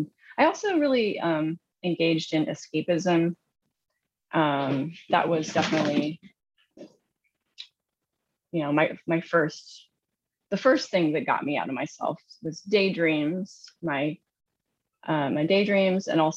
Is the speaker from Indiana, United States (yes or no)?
yes; Indiana, United States; I grew up in Southern Indiana. I was raised by my mom and my grandmother and my cousin